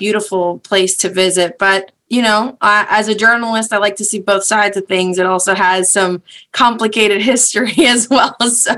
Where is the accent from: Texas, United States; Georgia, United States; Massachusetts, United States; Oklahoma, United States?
Massachusetts, United States; also born or lived in Dominican Republic; I grew up between Massachusetts, outside the greater Boston area, and then also in the Dominican Republic, where my father is from.